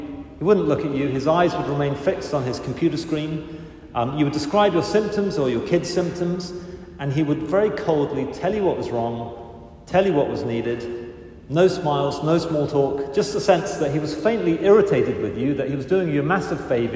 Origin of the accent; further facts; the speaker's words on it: England, United Kingdom; I'm English, so clearly I'm not a crier.